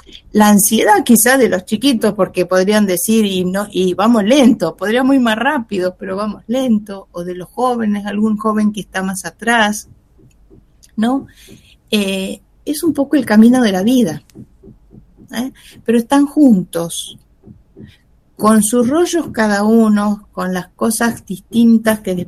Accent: Argentina; Díganme cómo estábamos los argentinos a las 5 de la tarde

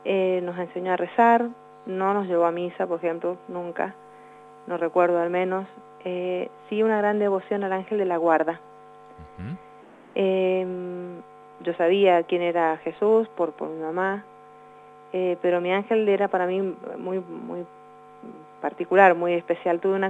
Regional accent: San Rafael, Mendoza, Argentina; born there; nací acá en San Rafael. Mi familia, bueno, estaba compuesta en ese momento por mis padres y dos hermanas mayores.

